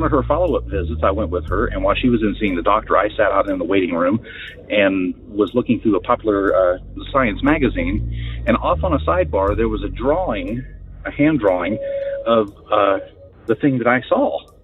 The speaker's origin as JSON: {"language": "English", "region": "West Virginia", "country": "United States", "said": "I'm from West Virginia, so I used to drive from Upper Michigan to West Virginia on leave."}